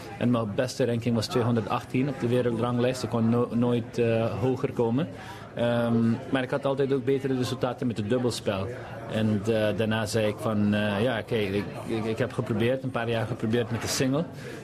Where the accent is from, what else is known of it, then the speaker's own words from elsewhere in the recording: Curaçao; Dutch is a second language; Ik kom uit Curaçao, maar ik heb toch een kans voor Nederland of een grotere land te spelen.